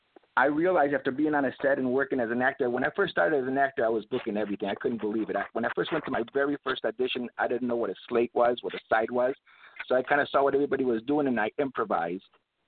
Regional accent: Las Vegas, Nevada, United States; Me growing up in Las Vegas, I grew up around the people that the movie Casino was based on.

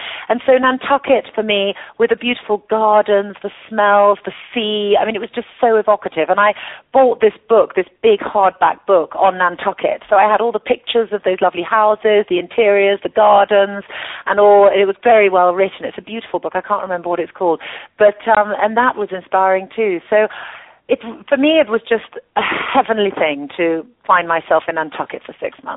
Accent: South East England, United Kingdom; I grew up in Hampshire, in the English countryside. My father's a farmer. I had a totally idyllic upbringing in the most beautiful place with bluebell woods and a 17th century, really beautiful Jacobean house.

